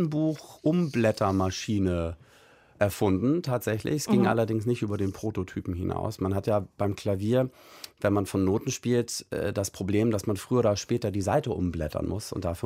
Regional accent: Germany; dass ich als Deutscher Litauisch konnte

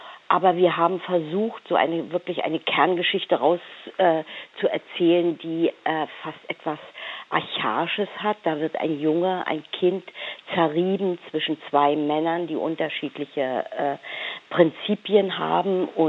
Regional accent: Rügen, Mecklenburg-Vorpommern, Germany; Nun komme ich aus dem Norden, Sie haben es schon gesagt, von Rügen.

